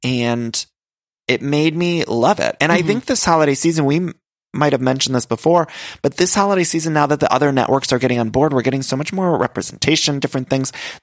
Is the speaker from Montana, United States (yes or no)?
no; Cleveland, Ohio, United States; I'm from the Cleveland area, but it was nice to see Ohio representation on screen.